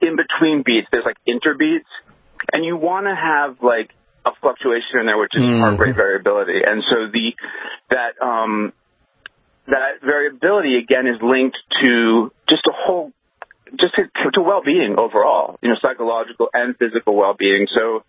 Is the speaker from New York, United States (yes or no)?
yes; New York City, New York, United States; I'm from New York City, and, you know, I'm lucky enough to have been able to get out of the city a lot.